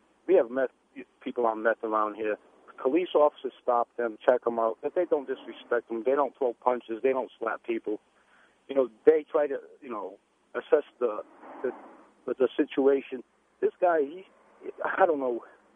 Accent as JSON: {"language": "English", "region": "Massachusetts", "country": "United States", "said": "I'm from the Massachusetts area, and the auxiliary police around here, they don't have that type of authority to stop."}